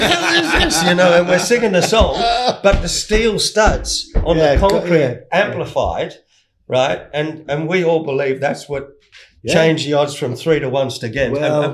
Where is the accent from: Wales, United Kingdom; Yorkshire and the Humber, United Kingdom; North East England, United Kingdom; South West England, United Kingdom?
North East England, United Kingdom; Middlesbrough; was a friend of mine because I came from Middlesbrough.